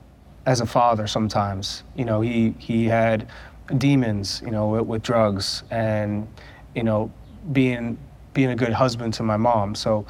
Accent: New Hampshire, United States; I grew up in New Hampshire, which, one, it's all white kids that didn't play soccer for the most part.

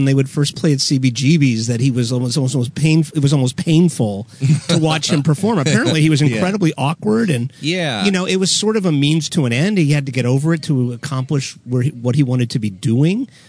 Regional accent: Florida, United States; I grew up in South Florida. Same thing.

